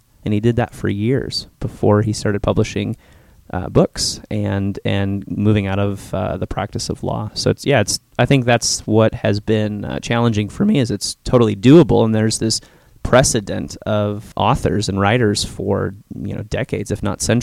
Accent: Chicago, Illinois, United States; now in Tennessee; Well, I am originally from Illinois, from the Chicago area, and I went to school there, spent all my life there, graduated college, joined a band, and toured for about a year.

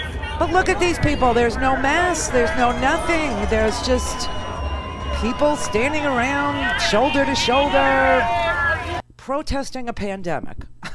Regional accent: New York, United States; I'm from New York. I understand that, you know, people need the trains.

